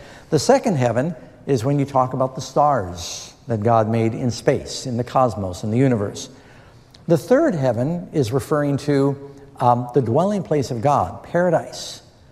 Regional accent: New York City, New York, United States; also born or lived in Los Angeles, United States / England / Boston, United States / Miami, United States; I was born in Los Angeles, grew up in New York City, lived with my mother for a while in England, lived in Boston, in Miami, been to Singapore, and you name it, all over the world, Mumbai, and Moscow

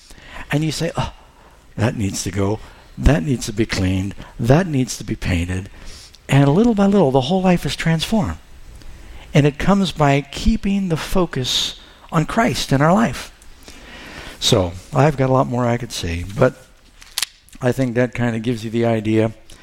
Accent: New York City, New York, United States; They used to do it when I grew up in New York City.

